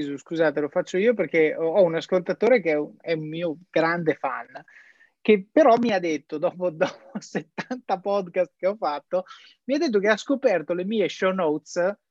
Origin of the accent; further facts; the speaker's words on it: Verona, Veneto, Italy; also born or lived in London / Amsterdam / Milan; io sono veronese, sì, però ho vissuto a Londra, a Amsterdam, a Milano, ho vissuto dappertutto